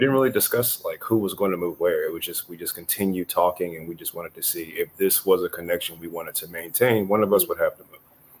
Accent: Maryland, United States; I'm originally from the DMV, born and raised in Maryland.

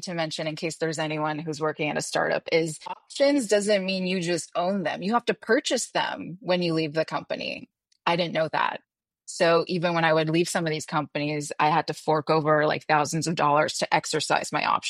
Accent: Montreal, Quebec, Canada; So I'm actually from Montreal, Canada. Grew up there, born and raised. Went to college there.

